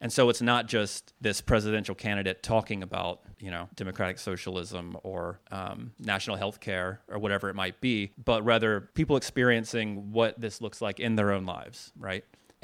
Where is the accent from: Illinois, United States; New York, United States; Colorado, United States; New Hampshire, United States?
Illinois, United States; Chicago; You know, I'm from Chicago, and I work within the community organizing tradition out there